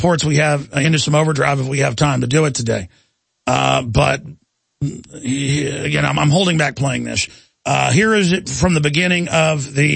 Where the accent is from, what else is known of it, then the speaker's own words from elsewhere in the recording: Dallas, Texas, United States; But the times in my life growing up in Dallas